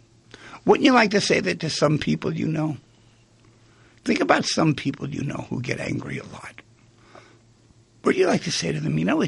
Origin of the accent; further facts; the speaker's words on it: Manhattan, New York, United States; No, we came from Manhattan. We didn't use gloves.